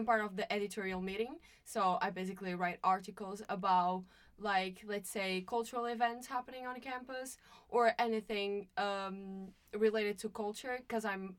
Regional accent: Portugal; moved away as an adult; now in United Kingdom; I'm from Portugal, and I came to the UK to study because I wanted to seek more opportunities.

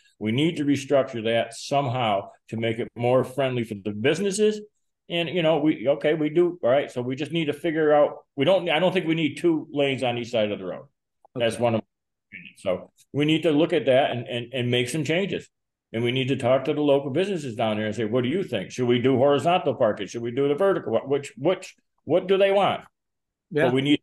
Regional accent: North Adams, Massachusetts, United States; Well, Bill, I grew up in North Adams. We never had city sanitation.

